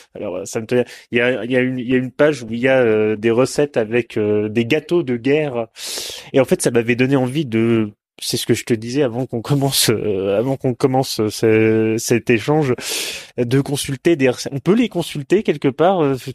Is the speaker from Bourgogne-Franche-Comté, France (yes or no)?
no; Normandy, France; Non, je dis normand, on est normand.